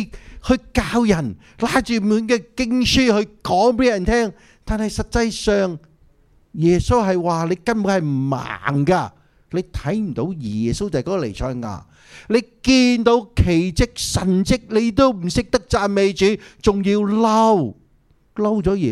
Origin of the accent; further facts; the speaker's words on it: Guangdong, China; accent: Cantonese; 我们广东话就是怎么说呢？